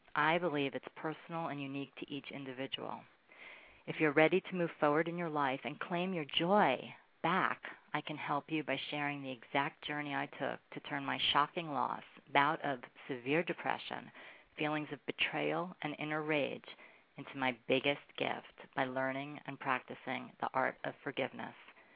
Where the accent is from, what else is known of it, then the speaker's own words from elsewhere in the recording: Brooklyn, New York, United States; I grew up in Brooklyn among wise guys, my father one of them